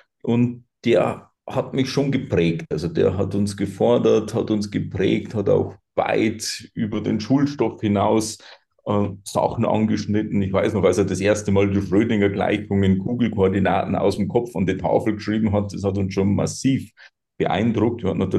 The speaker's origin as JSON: {"language": "German", "region": "Bavaria", "country": "Germany", "tie": "born or raised there", "said": "Genau, also ich bin im Bayerischen Wald aufgewachsen, wirklich in einem sehr kleinen Dorf. Wir hatten 50 Einwohner, war eher von Landwirtschaft geprägt."}